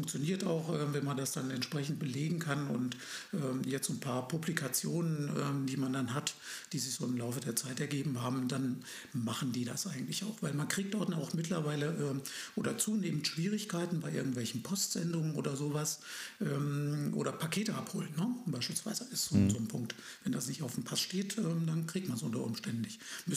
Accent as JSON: {"language": "German", "region": "Hesse", "country": "Germany", "tie": "born or raised there", "said": "Und aufgewachsen bin ich dann so ein bisschen außerhalb von Kassel. Da sind meine Eltern dann, da war ich 5 Jahre alt, da sind wir vor die Tore von Kassel in die nordhessischen Berge gezogen und da bin ich aufgewachsen."}